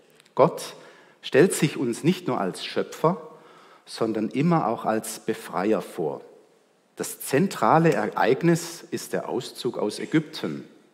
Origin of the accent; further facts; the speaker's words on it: Ludwigsburg, Baden-Württemberg, Germany; Ich komme aus Ludwigsburg, gerade aus der anderen Seite, auf der anderen Seite von Stuttgart komme ich her, und deshalb bin ich heute auch ein bisschen entspannter, wenn ich zu Ihnen sprechen darf, weil ich mich dann nicht immer so anstrengen muss, Hochdeutsch zu sprechen.